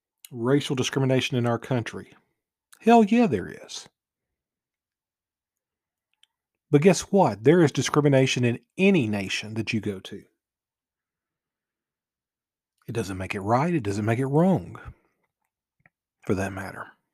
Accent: United States; You see, here's the beauty of being an American.

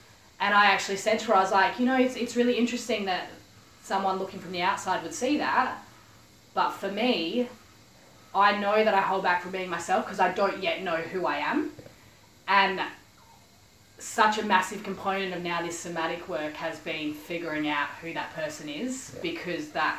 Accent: Adelaide, South Australia, Australia; now in Gold Coast, Australia; I've just moved up to the Gold Coast recently. So a lot of my friends from my hometown, Adelaide, I guess, following the journey via social media.

